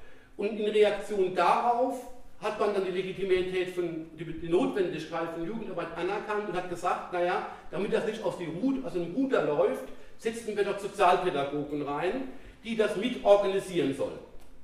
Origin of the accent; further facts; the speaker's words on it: West Germany, Germany; ich bin ein echter Wessi, ich bin sogar ein linksrheinischer Wessi, also ein paar Franzose.